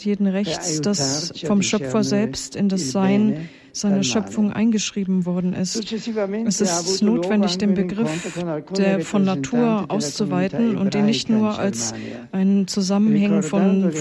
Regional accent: Germany; diese intensiven und wunderbaren Tage, die ich in meinem Heimatland verbracht habe, noch einmal zu durchlaufen. Ich habe Deutschland von Osten nach Westen durchquert.

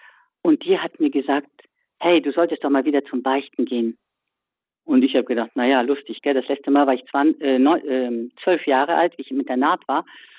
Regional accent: Starnberg, Bavaria, Germany; born there; zurückgezogen an dem Ort, wo ich geboren bin, und nämlich nach München. Das heißt, ich bin in Starnberg geboren

